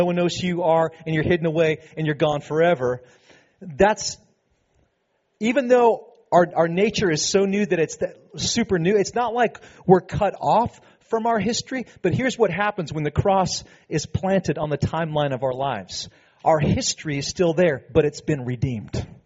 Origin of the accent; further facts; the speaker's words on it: Petaluma, California, United States; I never, ever got away with anything my entire time growing up in Petaluma.